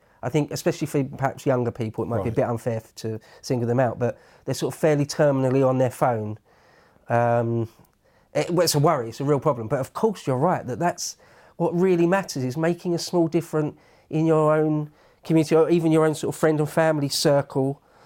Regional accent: England, United Kingdom; We're English, aren't we? When did we ever back down?

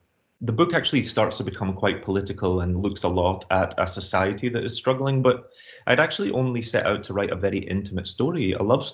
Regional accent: Glasgow, Scotland, United Kingdom; I grew up in Glasgow of the 80s

